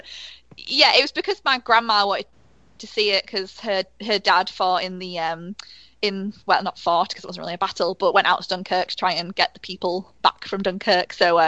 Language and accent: English; United Kingdom; as a Brit, I've always been aware of this term